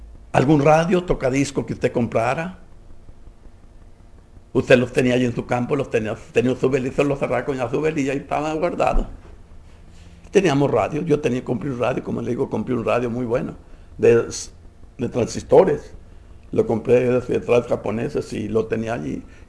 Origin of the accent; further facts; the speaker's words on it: Zacatecas, Mexico; now in Empalme, Mexico; el día 7 de febrero salí de mi tierra, llegué a Empalme, salí de Zacatecas y llegué a Empalme ese mismo mes